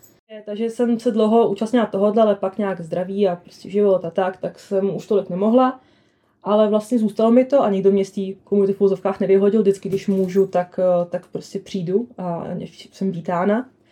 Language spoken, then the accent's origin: Czech; Italy; now in Czech Republic; já jsem přišla z Itálie, ona ze Slovenska, spotkali jsme se v Česku